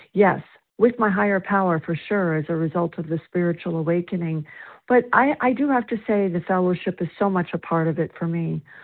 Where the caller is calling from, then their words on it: South Carolina, United States; and I'm calling from South Carolina.